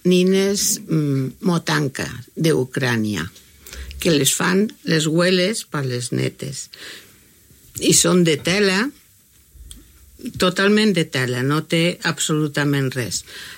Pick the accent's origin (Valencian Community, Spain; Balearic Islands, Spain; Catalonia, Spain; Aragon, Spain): Valencian Community, Spain; Calp; now in Benissa, Spain; encara que sóc de Calp, ara visc a Benissa, m'ha fet benissera